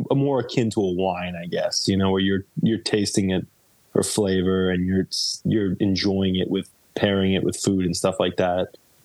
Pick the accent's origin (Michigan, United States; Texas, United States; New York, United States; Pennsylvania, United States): New York, United States; We were in an old speakeasy because we're from New York and it just seemed more appropriate.